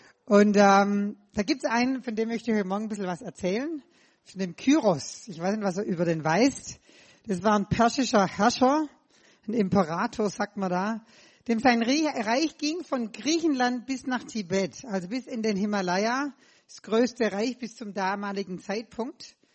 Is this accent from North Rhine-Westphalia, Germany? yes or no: no; Baden-Württemberg, Germany; now in Hawaii, United States; Ihr hört es, ich komme aus Schwaben, gebürtig aus dem Schwabenland. Ich hoffe, ich brauche keinen Übersetzer. Wohne aber schon seit 20 Jahren jetzt in Hawaii.